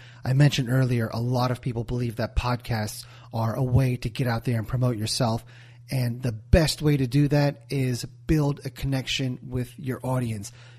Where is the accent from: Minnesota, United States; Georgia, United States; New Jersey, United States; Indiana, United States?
New Jersey, United States; I'm from Jersey. I'm a pretty high-strung guy, high-energy guy, and I want to talk a lot.